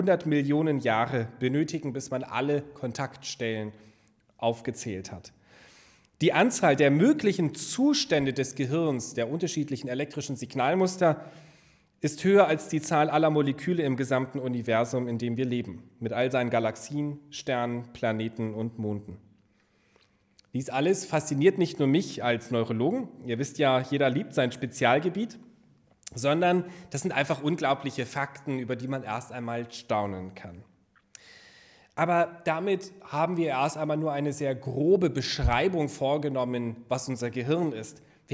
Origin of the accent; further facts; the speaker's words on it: Hanover, Lower Saxony, Germany; Ich komme aus Hannover, bin verheiratet und habe zwei kleine Töchter.